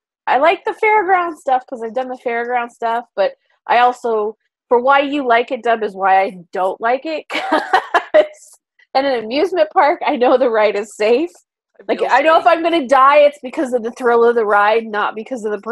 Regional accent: Las Vegas, Nevada, United States; also born or lived in Ohio / Texas; I grew up in Las Vegas, but we're from Ohio. So we didn't move here until I was 10. So everything prior to that was in Ohio or Texas.

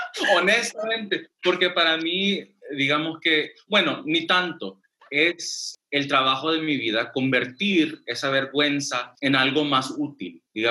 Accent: Long Beach, California, United States; born there; Soy nacido en Long Beach, en California, pero mis papás son salvadoreños.

